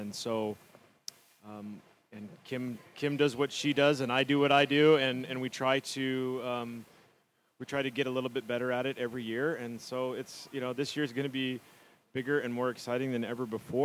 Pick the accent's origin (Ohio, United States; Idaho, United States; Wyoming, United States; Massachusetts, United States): Wyoming, United States; Cheyenne; born there; Yes, I was born in Cheyenne, Wyoming.